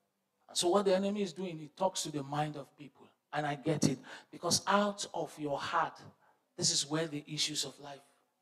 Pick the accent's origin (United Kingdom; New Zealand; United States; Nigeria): Nigeria; No, I'm from Nigeria, for your information.